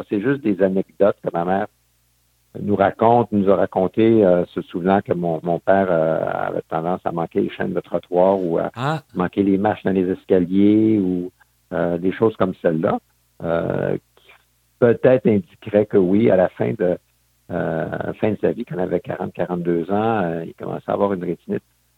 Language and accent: French; Outremont, Quebec, Canada; Alors, j'ai grandi à Outremont.